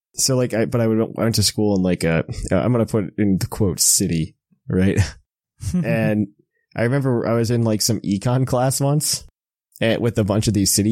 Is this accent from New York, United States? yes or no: no; Indiana, United States; So like, I'm originally from Indiana, right? So I will call Ohio an upgrade.